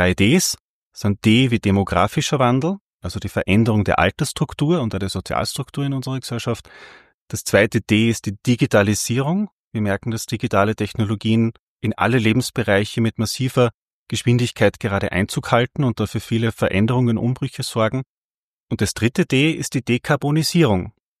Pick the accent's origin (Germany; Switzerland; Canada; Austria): Austria; Upper Austria; was mir als Oberösterreicher natürlich immer besonders freut